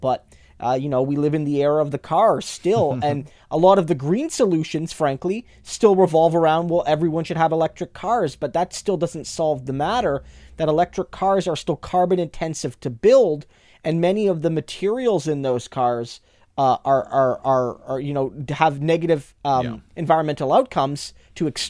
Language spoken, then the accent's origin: English; the Maritimes, Canada; Like when growing up in the Maritimes, when the Maritimes lost much of its bus service